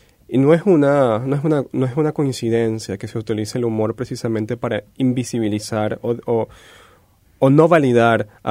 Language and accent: Spanish; Turmero, Aragua, Venezuela; also born or lived in Maracay; Yo nací en Maracay, y cuando tendría como unos 2 años, mi madre se muda a Turmero, que era un pueblo muy cercano.